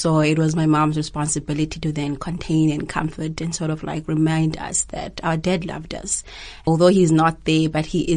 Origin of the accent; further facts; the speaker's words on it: Kamata, Eastern Cape, South Africa; also born or lived in Transkei; I was born in Transkei, the Eastern Cape, called Sofumbaba. I grew up in Kamata, which is a very disadvantaged place, village.